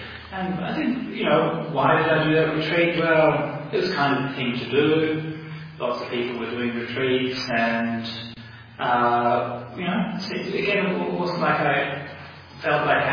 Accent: Perth, Western Australia, Australia; I mean, Perth is my home, my hometown

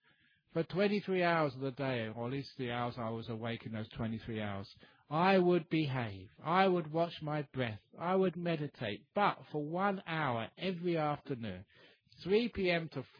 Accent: England, United Kingdom; So as an English monk, I had as much tea as I ever wanted.

